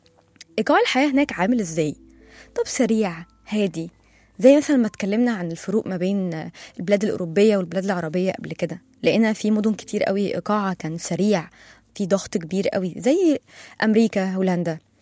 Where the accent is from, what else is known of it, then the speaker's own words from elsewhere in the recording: Egypt; إحنا كمصريين عامة بطبعنا عشرين قوي، بناخد على الناس بسرعة